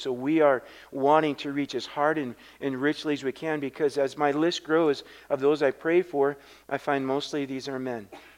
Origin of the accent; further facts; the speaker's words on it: Minnesota, United States; also born or lived in South Carolina; now in Warroad, United States; But I grew up on a dairy farm, mid-state Minnesota, by Mille Lacs Lake.